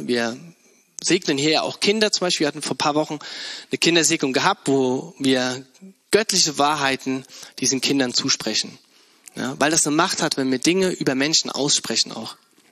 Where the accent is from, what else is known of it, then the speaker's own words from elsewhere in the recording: Bad Kreuznach, Rhineland-Palatinate, Germany; now in Neunkirchen, Germany; Ich komme ja eigentlich aus Bad Kreuznach, in der Nähe von Mainz, ein bisschen bei der südlichen, eine nahe Weinregion. Wunderschön. Und dann bin ich hier nach Neunkirchen gekommen, ins Siegerland.